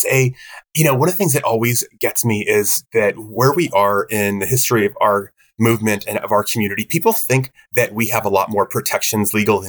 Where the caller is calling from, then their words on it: Provincetown, Massachusetts, United States; right now I'm calling in from Provincetown, so this is a place also that celebrates our people.